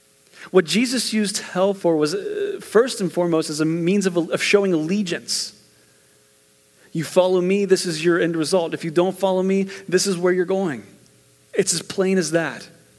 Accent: West Virginia, United States; You see, I grew up in West Virginia, and there were times where, you know, we would go to a revival or we'd be somewhere.

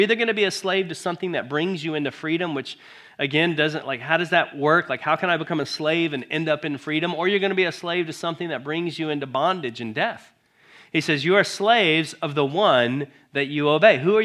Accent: United States; I'm an American. You know, I live in America, like many of you live in America and are Americans.

